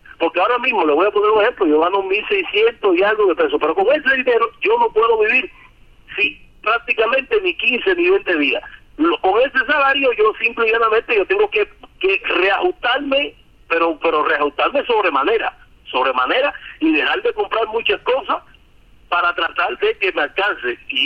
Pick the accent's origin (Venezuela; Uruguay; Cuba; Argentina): Cuba; nosotros como cubanos